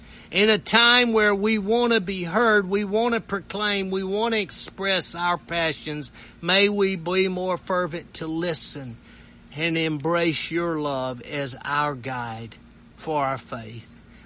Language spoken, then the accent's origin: English; Ripley, United States; I saw this morning that my hometown where I serve as pastor in Ripley is having a peace-filled celebration today at the city park.